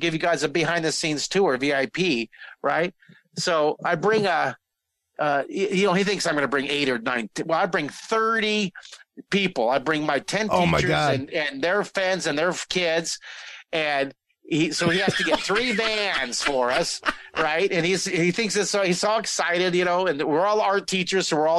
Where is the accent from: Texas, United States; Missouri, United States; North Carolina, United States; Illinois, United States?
Texas, United States; Houston; So I was at Comic-Con in Comic-Palooza, my hometown.